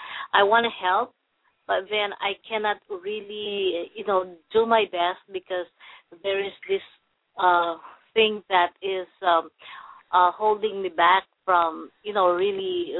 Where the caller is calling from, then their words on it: California, United States; I'm calling from California.